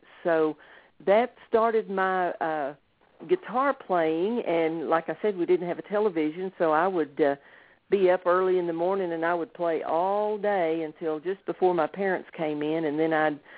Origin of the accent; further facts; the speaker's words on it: Texas, United States; also born or lived in Amarillo / Big Spring; now in Abilene, United States; Well, I was born in Amarillo, and then when I was about three, we moved down to Big Spring, Texas, which is further west Texas than where we live now in Abilene. And we bought a place out in Glasscock County a few years later and moved out there, and that's where I grew up